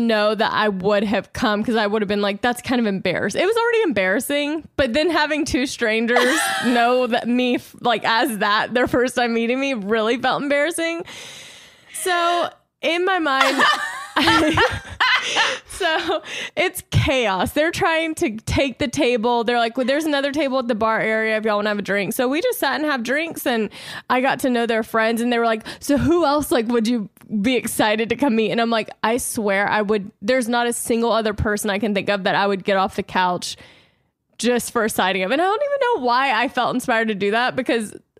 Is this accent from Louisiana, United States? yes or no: yes; Louisiana, United States; I remember when I lived growing up in Louisiana